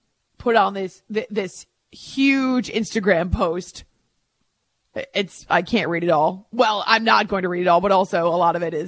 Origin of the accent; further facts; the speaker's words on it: United States; I'm a pet owner. I'm an American.